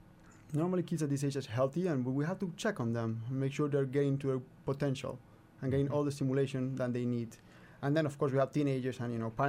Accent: Colombia; You know, I come from Colombia, where vaccination is still a problem and these diseases still happen.

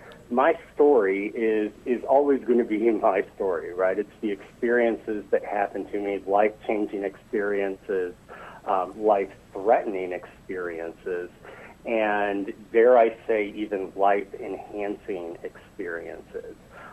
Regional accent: High Hill, Missouri, United States; I'm from a small town that's much, much smaller than Hermiston. I grew up in High Hill, Missouri, which has a population of less than 200 now.

